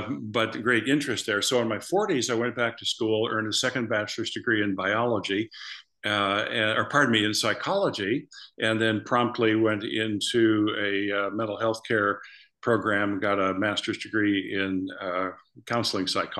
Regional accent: Eugene, Oregon, United States; Right here in Eugene, Oregon.

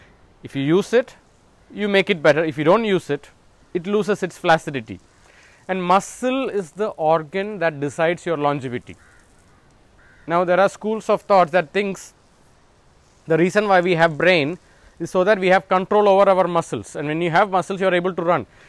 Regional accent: South India, India; I grew up in South India and we have a South Indian vegetarian dish. And this is what I have been brought up with.

